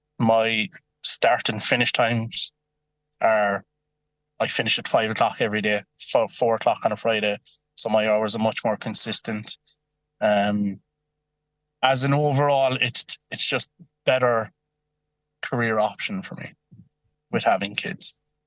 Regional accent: Mallow, Munster, Ireland; I'm from Mallow in Cork, but I was working in Cork City in a leisure centre.

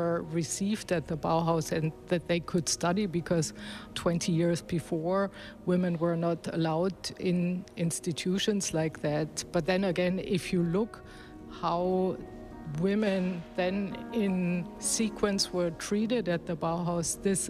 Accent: Germany; now in Aarhus, Denmark; I come from Germany originally, but I'm now a professor for architecture, history and theory in Aarhus, Denmark. That's where I live also.

